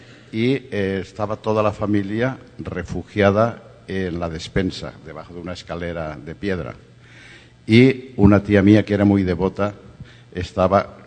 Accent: Valencia, Valencian Community, Spain; moved away as an adult; now in Madrid, Spain; me fui a Madrid huyendo de Valencia porque todos mis amigos de la universidad querían ser notarios y registradores

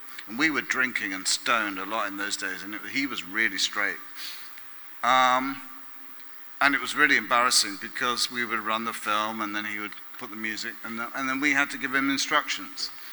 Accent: Bromley, London, United Kingdom; Mostly about my life growing up in Bromley in the 70s

